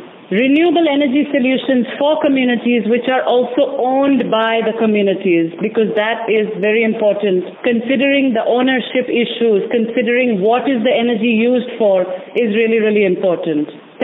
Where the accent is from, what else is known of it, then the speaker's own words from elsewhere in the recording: Mozambique; English is a second language; I come from Mozambique, where less than 20% of people have access to electricity.